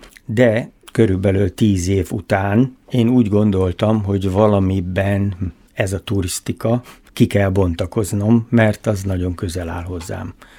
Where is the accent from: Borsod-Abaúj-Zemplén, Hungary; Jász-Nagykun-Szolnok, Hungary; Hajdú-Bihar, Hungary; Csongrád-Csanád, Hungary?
Borsod-Abaúj-Zemplén, Hungary; Miskolc; born or raised there